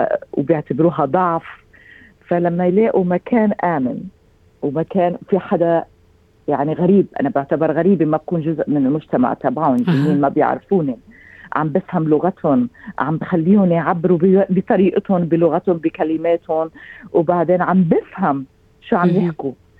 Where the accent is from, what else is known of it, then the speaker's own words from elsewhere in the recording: Kuwait; أنا كويتية، أنا بقول كويتية طبعا لأنه أنا الكلتشر تبعي الأصل كويتي